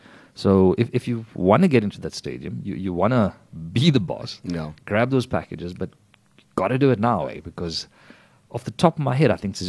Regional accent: South Africa; Come on, we're South African.

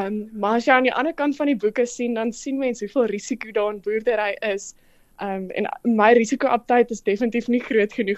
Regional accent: Western Cape, South Africa; Ek kom van die heel weste provinsie af. En my storie het in die Weskaap begin. En van daar af het ek bietjie wysheid bygekry en ek het noord beweeg en in die Vrystaat gaan swat.

